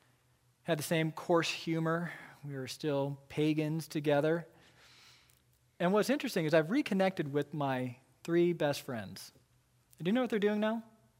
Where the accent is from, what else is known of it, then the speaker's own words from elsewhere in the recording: Emporia, Kansas, United States; You have friends from high school where you have the same experience of growing up in Emporia together